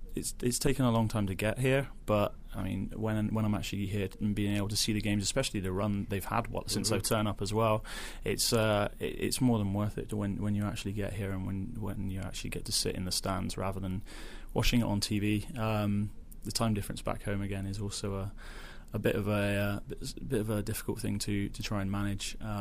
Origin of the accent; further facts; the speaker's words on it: Bristol, South West England, United Kingdom; So I'm from 2 hours west of London, a place called Bristol.